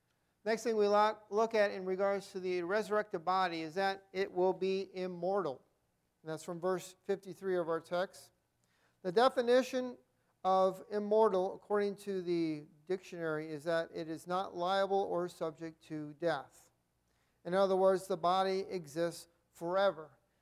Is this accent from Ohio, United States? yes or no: yes; Ohio, United States; Back in January of this year, I had the opportunity to travel back to my hometown in Ohio to see my father.